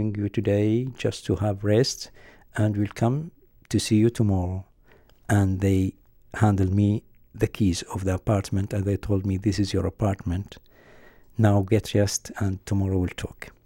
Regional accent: Iraq; English is a second language; When I was there in my home country

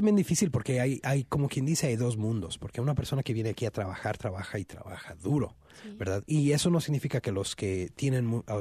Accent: United States; born there; yo soy chicano, claro, yo nací aquí en Estados Unidos.

